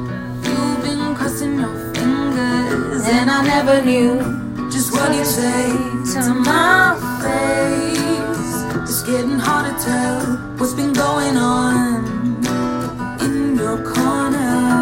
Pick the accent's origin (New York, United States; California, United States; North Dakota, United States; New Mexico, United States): California, United States; Los Angeles; Like, I'm from East LA. I can do that.